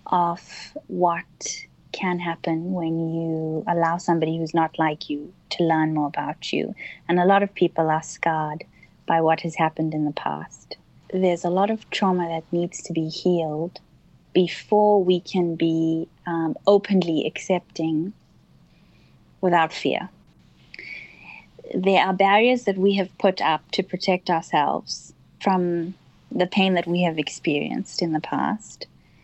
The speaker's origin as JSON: {"language": "English", "country": "South Africa", "said": "I would identify myself as South African, and my race group would be Indian."}